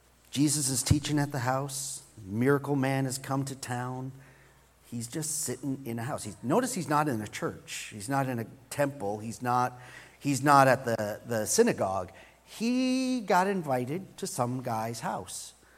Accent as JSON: {"language": "English", "country": "United States", "said": "I was, as an American, and you drink your homogenized and pasteurized milk"}